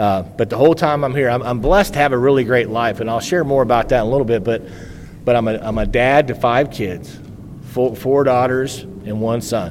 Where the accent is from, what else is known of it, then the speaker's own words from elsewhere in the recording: St. Louis, Missouri, United States; I'm from St. Louis, Missouri, and my home group is AA on the Rocks.